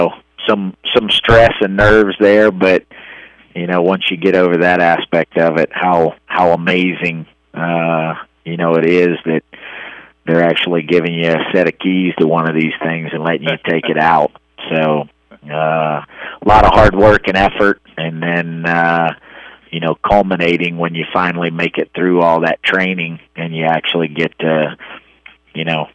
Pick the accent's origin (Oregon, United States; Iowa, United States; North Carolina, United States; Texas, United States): North Carolina, United States; New Bern; I am a New Bern boy, graduated from New Bern High School. And my father was a career Marine, so I moved around pretty much all my life. But New Bern's home